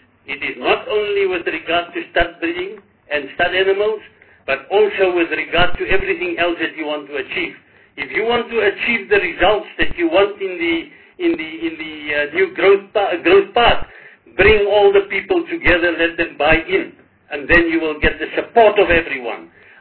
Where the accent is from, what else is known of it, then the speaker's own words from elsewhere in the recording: Vrede, Free State, South Africa; are providing bulls in my hometown of Vrede.